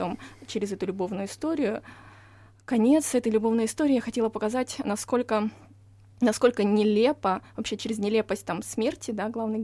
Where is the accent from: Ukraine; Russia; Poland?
Russia; що я, росіянка, вийшла замуж за українця